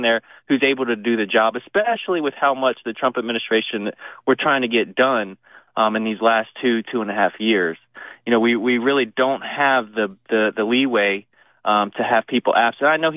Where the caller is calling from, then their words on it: Oklahoma City, Oklahoma, United States; from Oklahoma City.